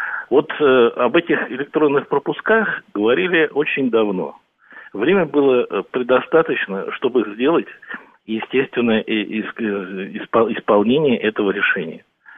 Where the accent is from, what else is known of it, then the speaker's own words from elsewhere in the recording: Moscow, Russia; я сам еще коренной москвич.